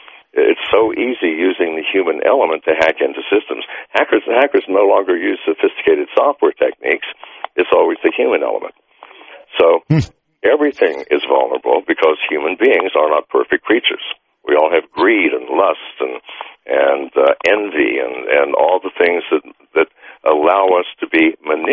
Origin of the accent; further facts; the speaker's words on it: Ireland; You know, I'm Irish and come from a family of drinkers